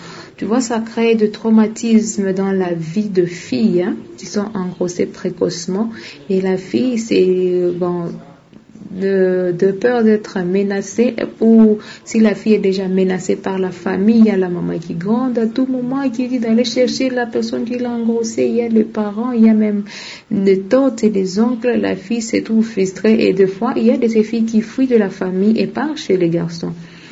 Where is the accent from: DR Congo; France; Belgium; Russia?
DR Congo; Bukavu, South Kivu; ici chez nous à Bukavu.